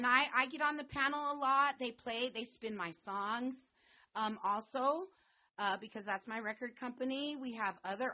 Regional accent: Montana, United States; I'm from Montana, you know, with all of the controversy that's been with … I'm black

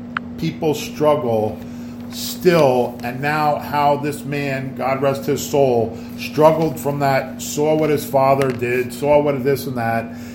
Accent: New York City, New York, United States; also born or lived in Havana, Cuba / South Florida; I was born in Havana, Cuba, and raised in New York City, and later in South Florida into America's baby boomer era.

